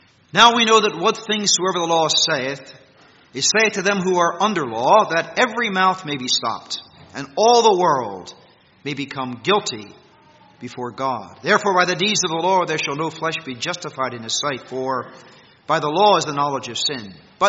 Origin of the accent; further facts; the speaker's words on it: United States; Likely you can tell by my accent, or my lack of a Canadian accent, that I come from across the border.